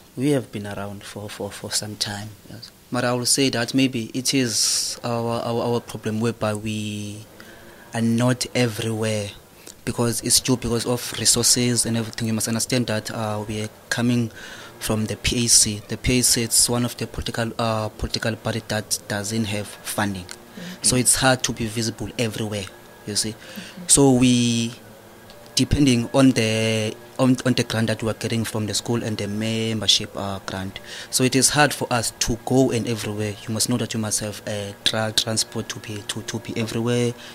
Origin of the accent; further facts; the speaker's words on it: Mthatha, Eastern Cape, South Africa; I'm originally from Mthatha.